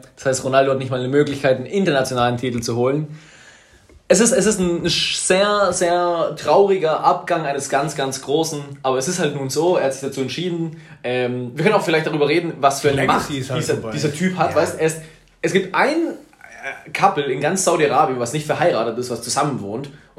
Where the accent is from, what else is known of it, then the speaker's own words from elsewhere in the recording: Ecuador; Ich war in Ecuador, ich komme aus Ecuador.